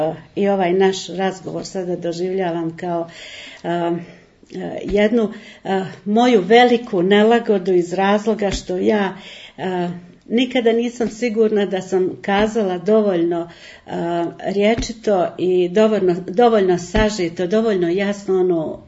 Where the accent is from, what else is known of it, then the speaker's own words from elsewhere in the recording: Žunova, Federation of Bosnia and Herzegovina, Bosnia & Herzegovina; born there; rođena sam u Žunovi, općina Olovo, 62. sam godište, ušla sam već u 6. deceniju